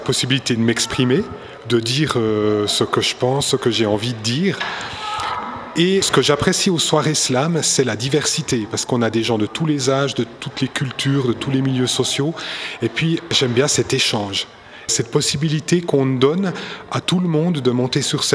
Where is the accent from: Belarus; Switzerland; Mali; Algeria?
Switzerland; Jura; Moi, je suis jurassien d'origine.